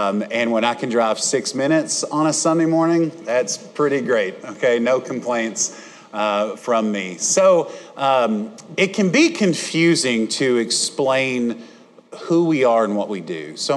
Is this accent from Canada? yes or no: no; Batesville, Arkansas, United States; I grew up in this area on the Independence-Sharp County line, so Batesville's my hometown.